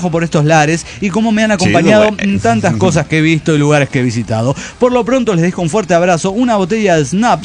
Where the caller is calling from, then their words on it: Axochiapan, Morelos, Mexico; de Axiochapan, Morelos, México.